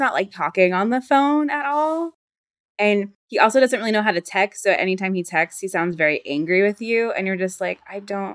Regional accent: the South, United States; So like, so we're from the South, like, and so all my uncles have like serial killer names

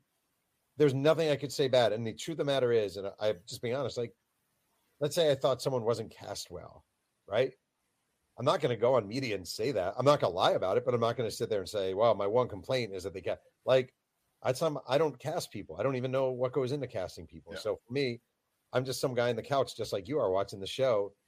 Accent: New York City, New York, United States; growing up in New York, when you'd see the Lakers on TV

